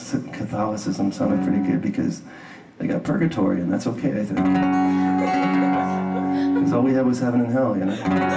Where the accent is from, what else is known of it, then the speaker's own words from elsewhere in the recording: Barlow Lake, Michigan, United States; Being from here is a very Christian, Reformed, conservative area. And I grew up down in Barlow Lake there. Barlow Lake got a shout out.